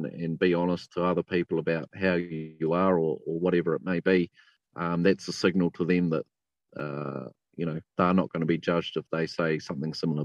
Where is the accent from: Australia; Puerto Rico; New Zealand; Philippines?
New Zealand; What you think is a stoic attitude that you grow up with as a Kiwi male, and it's particularly strong in the rural sector.